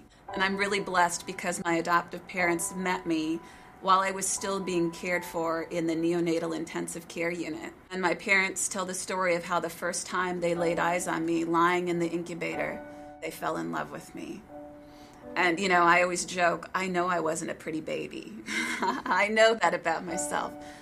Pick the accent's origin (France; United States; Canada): United States; Sioux City, Iowa; born there; I was born in August of 1977 in Sioux City, Iowa.